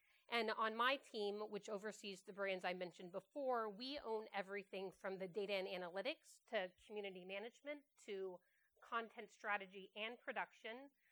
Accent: South Africa; born there; also born or lived in Saudi Arabia / Philippines / Thailand / Singapore; I grew up overseas. So I was born in South Africa. I spent time in Saudi Arabia, throughout Asia, so in the Philippines, in Thailand, in Singapore, and then in Greece.

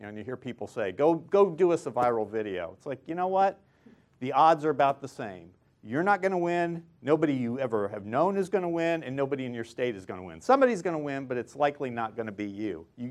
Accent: Kansas, United States; So I am from Western Kansas, so I can talk from whence I came from about Western Kansas.

